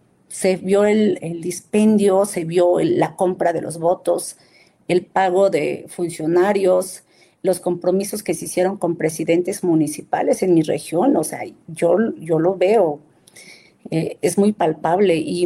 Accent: Totontepec Villa de Morelos, Oaxaca, Mexico; soy de una agencia de Totontepec, Villa de Morelos. En una ocasión estaba yo en mi pueblo

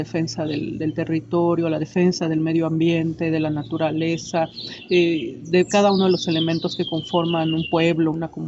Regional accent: Juchitán, Oaxaca, Mexico; first language Zapotec; Spanish is a second language; soy hablante del Diyazá o zapoteco de la región del Istmo, soy originaria de Juchitán, Oaxaca

